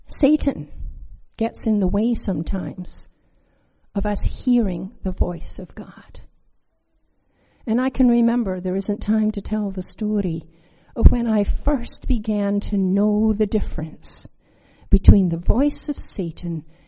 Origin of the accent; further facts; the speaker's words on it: Scotland, United Kingdom; I'm also wearing tartan because I'm Scottish. I'm a Scottish royal daughter of the king.